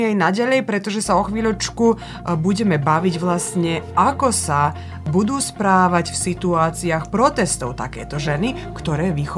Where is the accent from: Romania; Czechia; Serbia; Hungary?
Serbia; čo môžeme vlastne toto vidieť aj, že je prítomné aj u nás v Srbsku